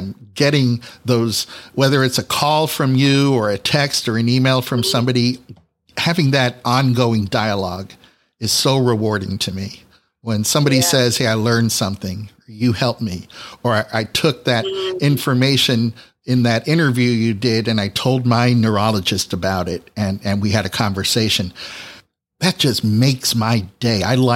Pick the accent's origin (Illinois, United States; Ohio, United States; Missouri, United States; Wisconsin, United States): Ohio, United States; Cleveland; I should explain to the people listening that I grew up in Cleveland, Ohio, which is basically down the highway from Pittsburgh.